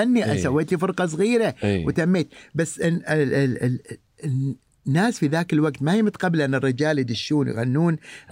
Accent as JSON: {"language": "Arabic", "country": "Kuwait", "said": "هو اول مطرب رجالي يدش مجتمع النساء عندنا بالكويت"}